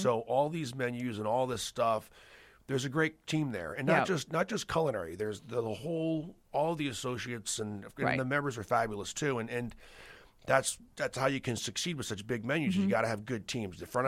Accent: Missouri, United States; born there; You know, I was born in Missouri. We had a 120 acre farm there and all that was organic and as it should be, you know, that's 40 plus years ago.

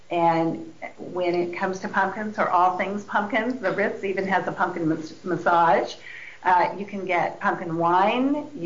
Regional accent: California, United States; I mean, I was born and raised in San Mateo County, so we used to go to the city a lot.

